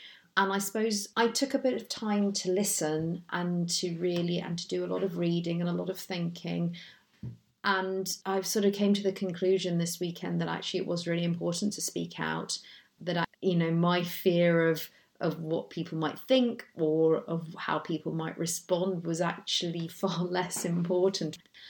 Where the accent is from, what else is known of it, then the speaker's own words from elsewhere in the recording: South Africa; born there; I was born in South Africa, in apartheid era South Africa, and enjoyed enormous untold white privilege as a result of the colour of my skin.